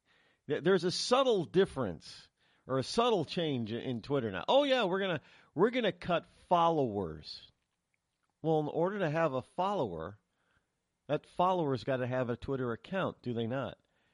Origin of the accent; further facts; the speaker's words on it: Springfield, Massachusetts, United States; born there; I was born in Springfield, outside of Springfield, Massachusetts, but I'm only a New Englander by birth.